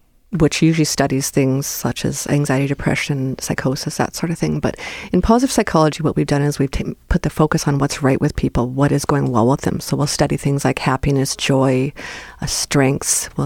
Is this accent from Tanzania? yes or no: no; Winnipeg, Manitoba, Canada; also born or lived in Iqaluit; Well, I've been a Winnipegger for a long time, since I was very young, but most people don't know that I was born in Iqaluit.